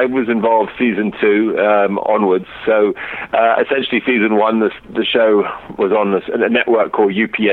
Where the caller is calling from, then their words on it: New York City, New York, United States; I am in New York City.